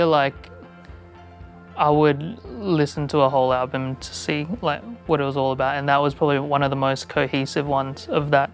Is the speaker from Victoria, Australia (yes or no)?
no; Hornsby, New South Wales, Australia; Hornsby or Asquith.